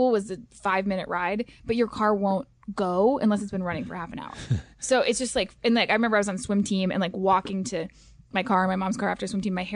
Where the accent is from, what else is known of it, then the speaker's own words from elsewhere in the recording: Buffalo, New York, United States; I'm from Buffalo.